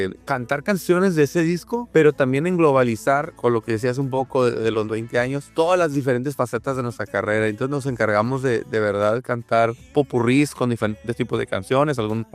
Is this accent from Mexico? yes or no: yes; Mexico; muy de donde somos nosotros, de México, ¿no?